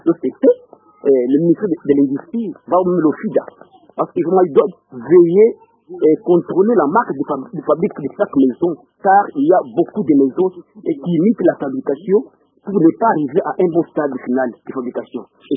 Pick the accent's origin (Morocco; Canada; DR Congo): DR Congo; Kananga, Kasaï-Central; Et en partie chez nous, à Kananga, vraiment, c'est tout fréquent.